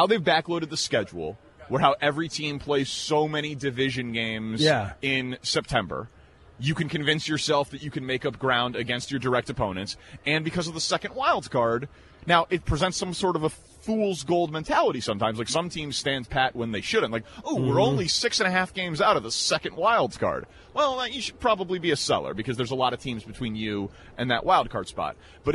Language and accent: English; Chicago, Illinois, United States; I will represent Chicago proudly.